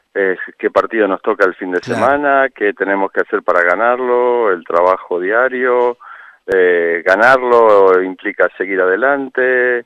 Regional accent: Argentina; also born or lived in England; now in Mallorca, Spain; yo me fui de Argentina hace 11 años. Estuve 5 años aquí en Mallorca y luego estuve 4 años en Inglaterra para volver aquí hace 2 años.

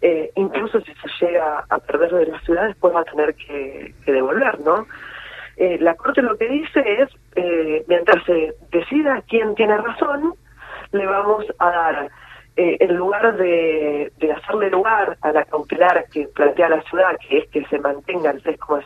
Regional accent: Buenos Aires, Argentina; a mí como porteña la verdad es que me preocupa

